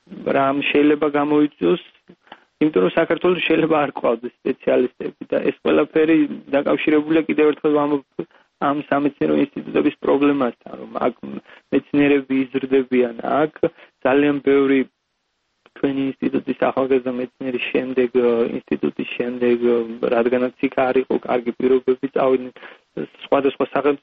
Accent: Gori, Shida Kartli, Georgia; შიდა ქართლის რეგიონიდან ვარ გორის რაიონიდან

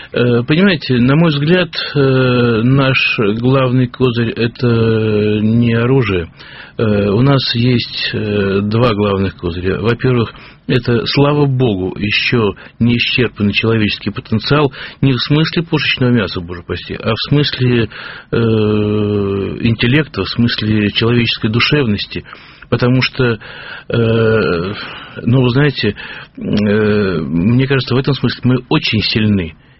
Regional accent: Saint Petersburg, Russia; Я родился и вырос в Ленинграде, живу в Петербурге, и думаю, что это навсегда.

